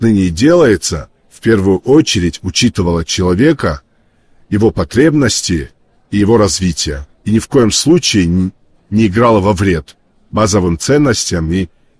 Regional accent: North Ossetia–Alania, Russia; В регионе, откуда я родом, из Алании

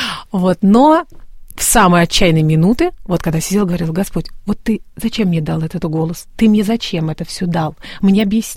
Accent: Tolyatti, Samara Oblast, Russia; also born or lived in Moscow; Мы переехали в Москву с сестренкой, и пути наши разошлись. Меня позвали замуж в Самару, вот, а сами вообще родом из Тольятти.

